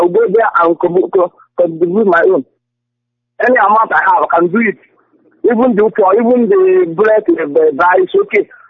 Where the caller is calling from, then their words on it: Niger State, Nigeria; I'm calling from Niger.